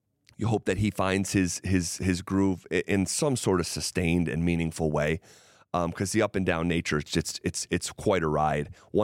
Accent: Sacramento, California, United States; shooting guard from Sacramento. From my hometown

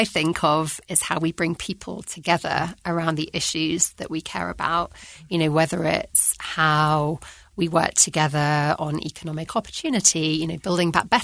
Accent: London, United Kingdom; So I grew up in London, which I loved. London, you know, I'm a passionate Londoner

